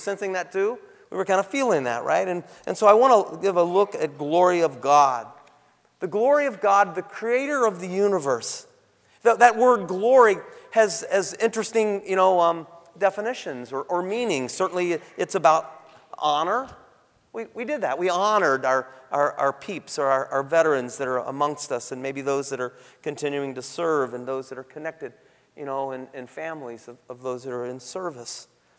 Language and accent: English; Nashville, Tennessee, United States; born there; I was born in Nashville.